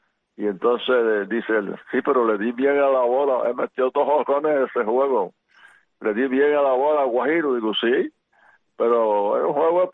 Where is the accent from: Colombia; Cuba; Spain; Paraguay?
Cuba; Las Tunas; born there; Él nació en Holguín y yo nací en Las Tunas.